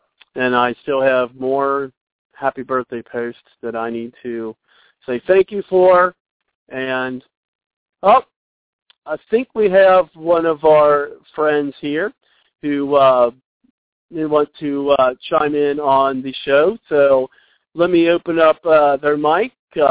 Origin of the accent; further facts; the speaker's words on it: Ireland; Of course, that's because I'm Irish.